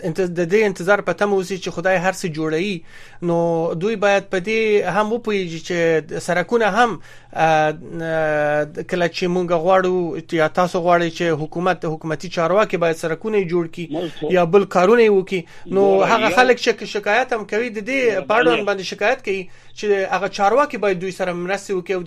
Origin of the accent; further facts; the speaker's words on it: Kabul, Afghanistan; من خودم از کابل هستم